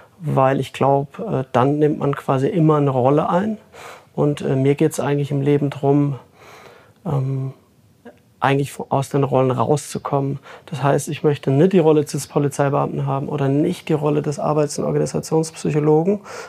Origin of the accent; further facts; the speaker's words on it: Rhineland-Palatinate, Germany; born there; Und das sage selbst ich als gebürtiger Pfälzer.